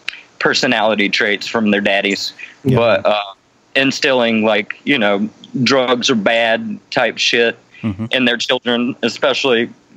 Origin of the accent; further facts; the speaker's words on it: Ooltewah, Tennessee, United States; I grew up in outside of Chattanooga in Chattanooga, Tennessee, in a small town called Ooltewah, Tennessee. My parents, very, very Southern folks, abiding by the rules of the South and shit.